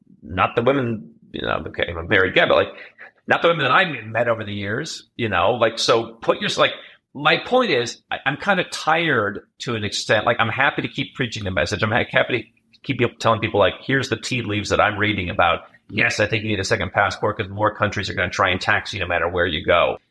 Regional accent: Cleveland, Ohio, United States; born there; I was born in Cleveland, Ohio, in this kind of Rust Belt town and right across the lake from Canada.

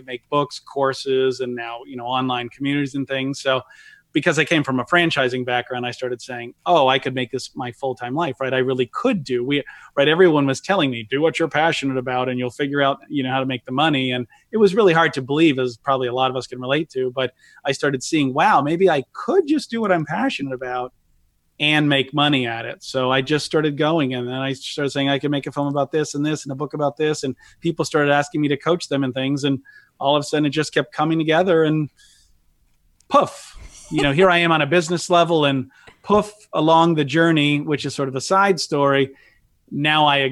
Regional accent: Vermont, United States; You know, one thing about me is I grew up in Vermont. I grew up as a blue collar character persona in the game of life.

